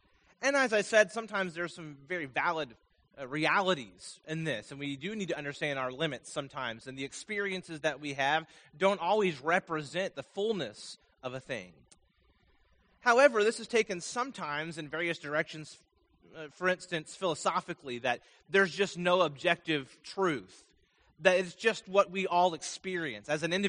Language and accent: English; Vermont, United States; Actually, he was born not too far from where I grew up in Vermont